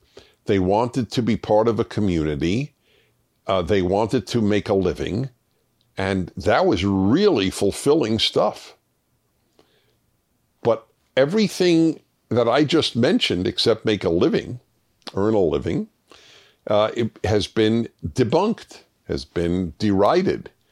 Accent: Houston, Texas, United States; I am from Houston, Texas. I am a Christian

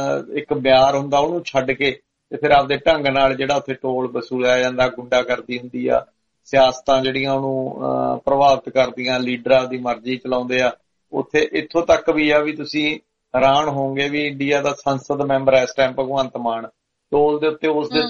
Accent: Bathinda, Punjab, India; ਤੇ ਅਸੀਂ ਬਠਿੰਡੇ ਤੋਂ ਇੱਕ ਗਰੁੱਪ ਸੀ, ਮੁੰਡੇ ਟਰੱਕ ਯੂਨੀਅਨ ਚ ਹੁੰਦੇ ਸੀ ਸਾਰੇ, ਨਵੇਂ ਨਵੇਂ ਕਾਲਜਾਂ ਚੋਂ ਆਏ ਸੀ ਸਾਰੇ ਜਾਣੇ

